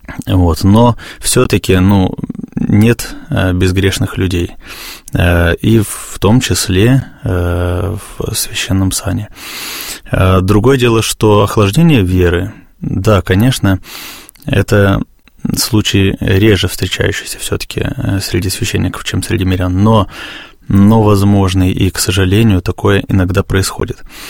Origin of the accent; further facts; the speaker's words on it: Bashkortostan, Russia; Я родом из Башкортостана.